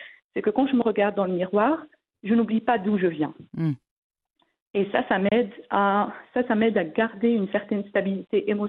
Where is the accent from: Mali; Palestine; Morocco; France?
Morocco; moved away; Oui, mais je parle justement le marocain. Bon, ça fait très longtemps que j'ai quitté le Maroc, mais je le garde dans mon cœur.